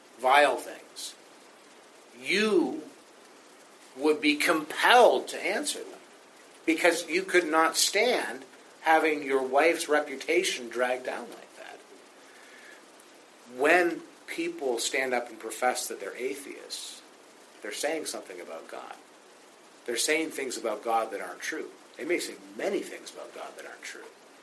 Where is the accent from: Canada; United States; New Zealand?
Canada; Most of us, you know, we're Canadian.